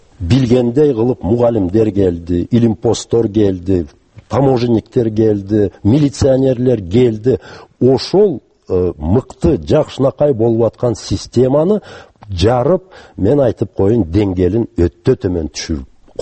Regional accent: Kyrgyzstan; Мен аны жакшы билем, өзүм түштүктө чоңойгом.

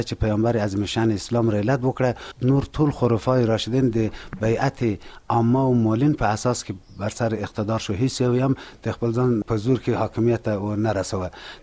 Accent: Ghor, Afghanistan; زه د غور ولایت اوسیدونکی یم. ابتدایي مکتب می د غور ولایت تر شپږم پورې لوستل دي

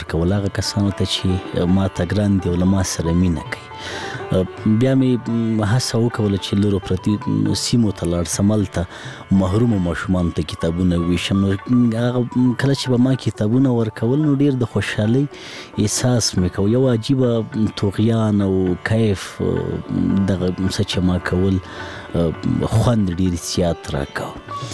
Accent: Laghman, Afghanistan; زه په لغمان کې پیدا شویم، په لغمان کې را لوی شویم، ښوونځی مې په لغمان کې لوستی،

